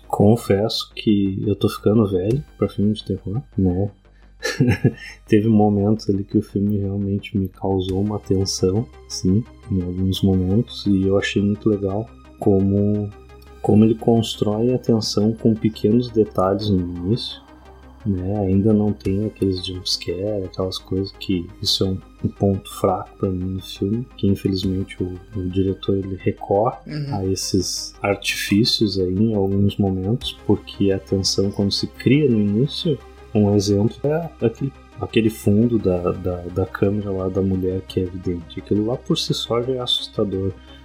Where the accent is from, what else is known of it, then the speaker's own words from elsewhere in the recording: Brazil; Eu sou brasileiro, né?